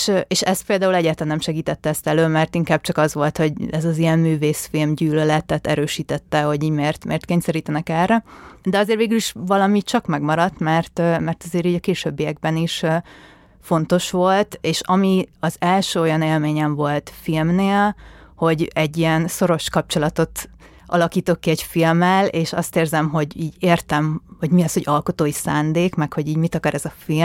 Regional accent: Szeged, Csongrád-Csanád, Hungary; born there; 1993. március 31-én születtem Szegeden.

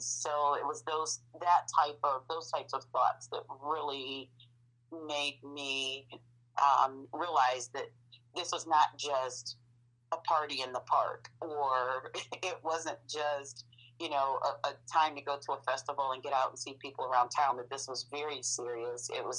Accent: Oberlin, Ohio, United States; I knew about Juneteenth and growing up in Oberlin and all the events, but I was never actually a part of it.

